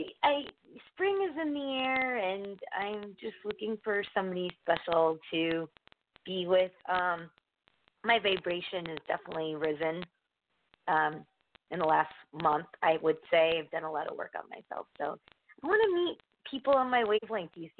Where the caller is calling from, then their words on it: Connecticut, United States; from Connecticut.